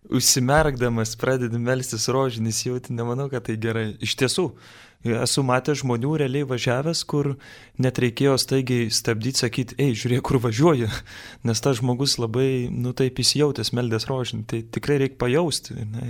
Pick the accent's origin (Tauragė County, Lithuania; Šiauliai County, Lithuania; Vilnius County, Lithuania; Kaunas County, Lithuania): Vilnius County, Lithuania; Vilnius; vis tiek esu vilnietis ir čia tiek mašinų, tiek kamščių